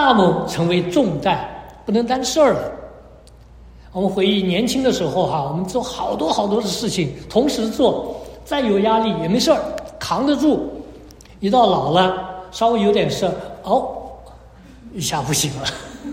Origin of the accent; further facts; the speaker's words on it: China; 我们中国人都知道一老就老在腿